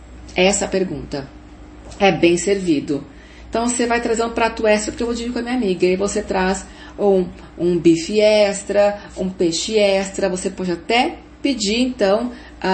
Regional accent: Jundiaí, São Paulo, Brazil; born there; now in Várzea Paulista, Brazil; que eu moro numa cidade vizinha, que é Várzea Paulista, meus pais moram em Jundiaí, onde eu nasci, que é grudado, né?

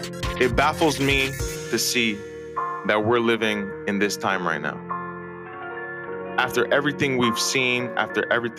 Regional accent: Quebec, Canada; first language English; But my mother tongue is English. I was born English and I will die English.

